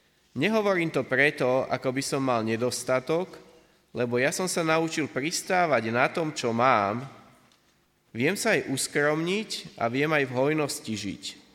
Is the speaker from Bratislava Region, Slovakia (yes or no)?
yes; Svätý Jur, Bratislava Region, Slovakia; som zo Svätého Jura.